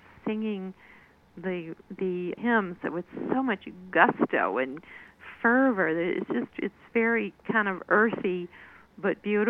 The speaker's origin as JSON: {"language": "English", "region": "Midwest", "country": "United States", "tie": "born or raised there", "lives_now": "Cleveland, United States", "said": "but I grew up in the Midwest, and in the Great Lakes area. I grew up near Lake Michigan, and coming back to Cleveland, being near Lake Erie"}